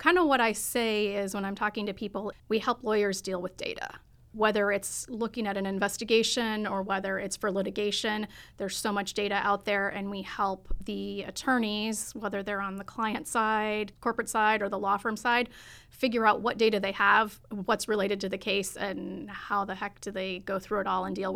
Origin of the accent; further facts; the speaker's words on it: Green, Iowa, United States; now in Chicago, United States; I grew up in Iowa, north central part of Iowa, or as I like to say, kind of almost middle of nowhere, probably about 2 hours from where most people know, but small little town called named Green.